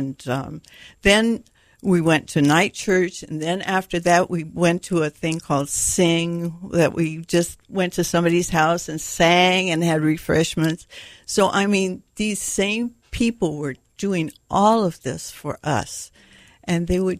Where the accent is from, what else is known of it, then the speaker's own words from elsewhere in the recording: Culver City, California, United States; also born or lived in Fillmore, California; I grew up in Southern California. Culver City, L.A. I lived in three different homes in the L.A. area.